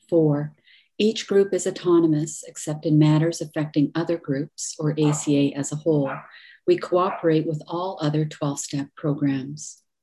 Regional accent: Toronto, Ontario, Canada; grateful adult child. I'm from Toronto, Ontario, Canada

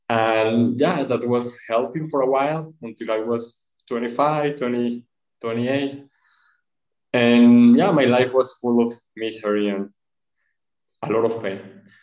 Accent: Mexico; English is a second language; I come from Mexico. I was born there.

